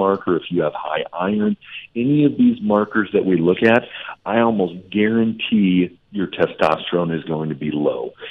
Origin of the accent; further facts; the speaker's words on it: Nebraska, United States; And, you know, I grew up in Nebraska, so the kids would go out and they would do the detasseling of the corn